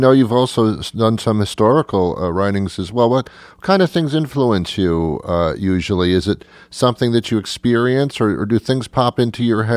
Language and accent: English; Teaneck, New Jersey, United States; Oh, yeah. I was brought up in Teaneck.